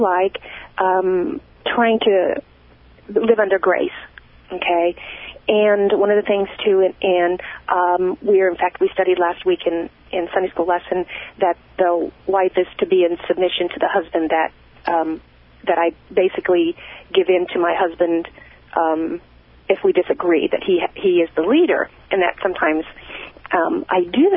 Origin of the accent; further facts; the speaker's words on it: Wabash, Indiana, United States; Reaffirmed what, because I'm from Wabash